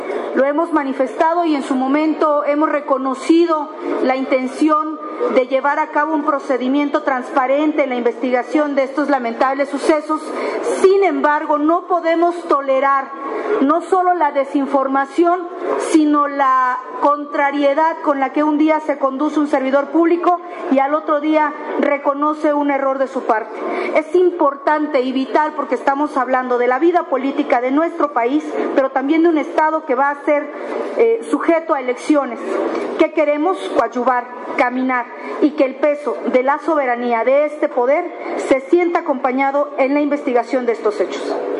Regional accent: Puebla, Mexico; como poblana y en lo personal le digo

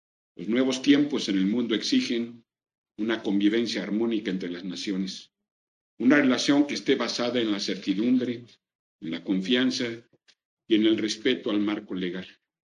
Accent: Querétaro, Mexico; por allá lo esperamos en mi tierra, en Querétaro

